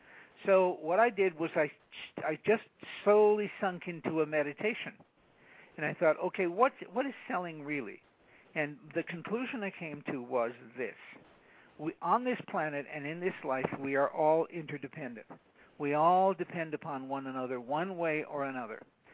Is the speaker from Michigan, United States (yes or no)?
yes; Detroit, Michigan, United States; I come from Polish Catholic Southwest Detroit